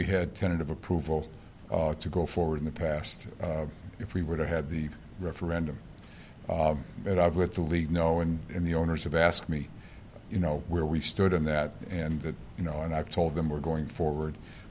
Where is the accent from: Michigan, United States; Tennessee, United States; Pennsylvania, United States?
Michigan, United States; Detroit; I didn't know him, even though we're both from Detroit.